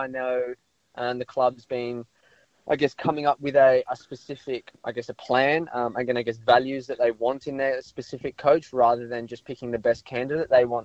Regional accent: South Australia, Australia; And being South Australian

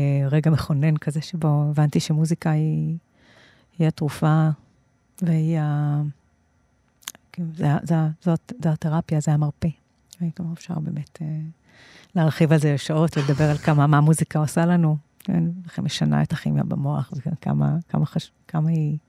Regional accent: Re'im, Southern District, Israel; הייתי שם עד אחרי הצבא, אז בעצם חצי מהחיים שלי גדלתי בקיבוץ רעים. אז זה הבית.

